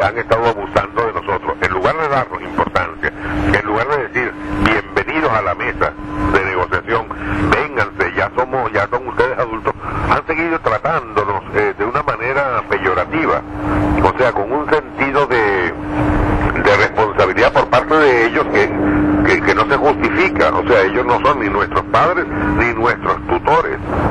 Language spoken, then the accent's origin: Spanish; Spain; y eso lo digo yo como español